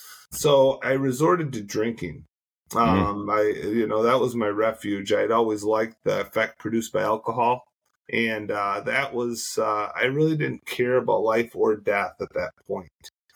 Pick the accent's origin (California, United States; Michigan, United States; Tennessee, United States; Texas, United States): Michigan, United States; Saginaw; born there; Okay. So, well … I was born in Saginaw, Michigan.